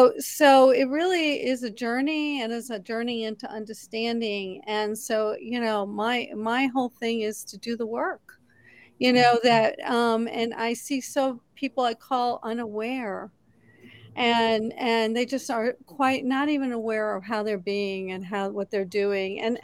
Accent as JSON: {"language": "English", "region": "New York", "country": "United States", "tie": "born or raised there", "said": "I grew up in a doing kind of world. I'm from New York and everyone's rushing around and we're all doing stuff."}